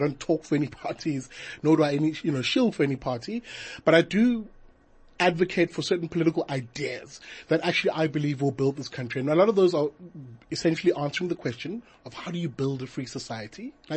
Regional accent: Umlazi, KwaZulu-Natal, South Africa; So I'm a Zulu boy from KZN. I grew up in a township called Mlazi. I was raised by a single parent, physically handicapped.

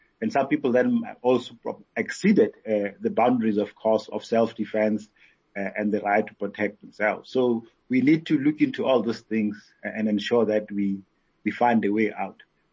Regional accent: South Africa; I know from my hometown that the people who looted the mall, just 2 traffic lights from my parents' home, were members of the community.

